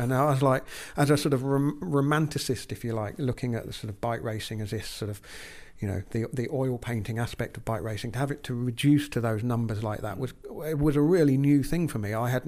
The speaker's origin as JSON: {"language": "English", "country": "United Kingdom", "said": "And you know, it was exciting to watch as a British journalist."}